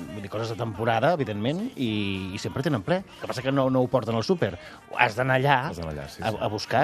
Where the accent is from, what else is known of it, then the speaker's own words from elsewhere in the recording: Catalonia, Spain; Jo soc del Maresme, hi ha un parell de famílies que ho han fet